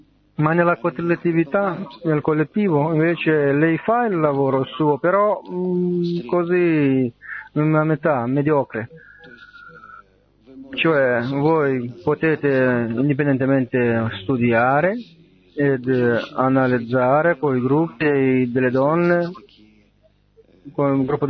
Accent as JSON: {"language": "Italian", "country": "Sweden", "second_language": "Italian", "said": "vengo dalla Svezia."}